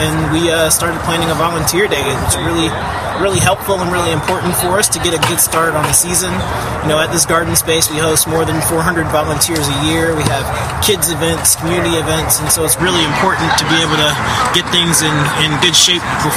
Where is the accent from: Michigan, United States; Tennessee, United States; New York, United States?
Tennessee, United States; I'm from Tennessee, so I'm excited that a lot of the folks from here are from Tennessee.